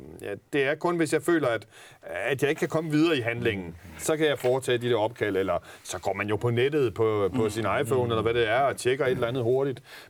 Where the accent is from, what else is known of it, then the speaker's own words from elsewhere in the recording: Copenhagen, Capital Region of Denmark, Denmark; der trækker jeg jo på mine egne erfaringer som københavner